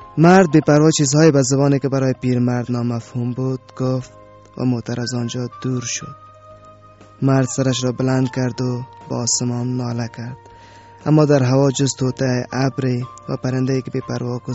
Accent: Sheberghan, Jowzjan, Afghanistan; born there; در شهر شبرغان به دنیا آمدم.

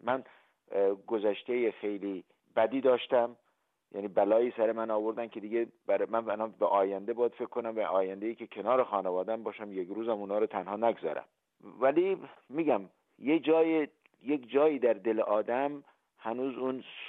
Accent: Iran; now in Austria; من به عنوان یک ایرانی اتریشی خیلی علاقمند هستم

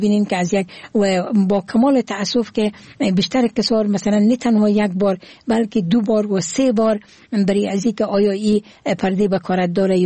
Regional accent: Herat, Afghanistan; چون امی زادگاه من هرات هست

